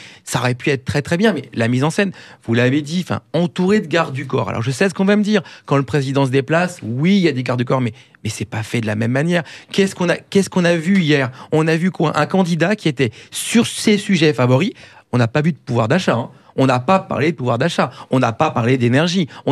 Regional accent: Saint-Denis, Île-de-France, France; Moi, j'ai grandi à Saint-Denis. Alors, c'est une ville qui est juste à côté.

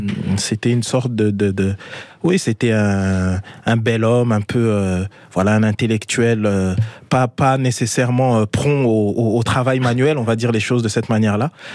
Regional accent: Republic of the Congo; also born or lived in Paris, France; je suis né donc à Paris, dans le 14e arrondissement, et puis on est retourné donc au Congo, le pays d'origine donc de mes parents.

